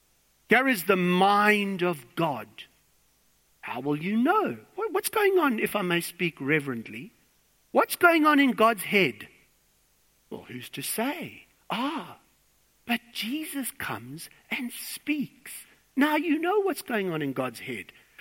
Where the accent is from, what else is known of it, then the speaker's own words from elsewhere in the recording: South Africa; now in Australia; I'm trying to be an Australian, but I come from South Africa